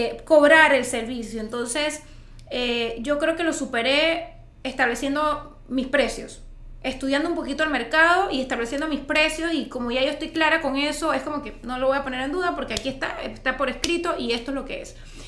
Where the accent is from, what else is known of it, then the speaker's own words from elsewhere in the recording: Chitré, Herrera, Panama; moved away as an adult; now in Panama City, Panama; Yo vine, me mudé de Chitré a Panamá a mis 18 años. No sabía nada, nada más sabía que era McDonald's y que era Brook Mall.